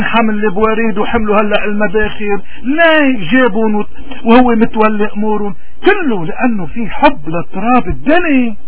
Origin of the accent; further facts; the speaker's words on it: Lebanon; نحن كلبنانيين كنا ببلاد الاغتراب أو بلبنان، شو مشكلتنا؟